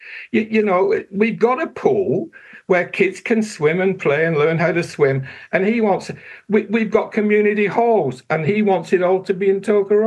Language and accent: English; England, United Kingdom; now in New Zealand; I'm obviously an Englishman, right? I've been here for 40 years, nearly 50 now.